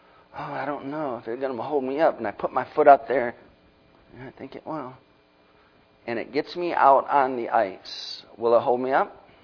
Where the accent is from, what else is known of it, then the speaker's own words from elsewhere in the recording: Michigan, United States; I grew up in Michigan, lakes all around me.